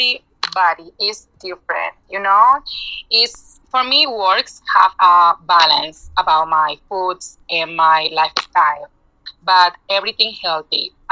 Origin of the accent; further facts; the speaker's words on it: Dominican Republic; But, you know, we are natural positive people, so we are from the Caribbean.